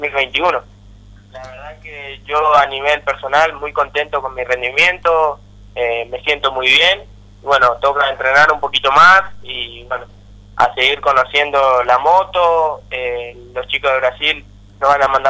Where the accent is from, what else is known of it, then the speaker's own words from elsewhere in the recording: Corrientes, Argentina; seré el único correntino, hasta ahora soy el único correntino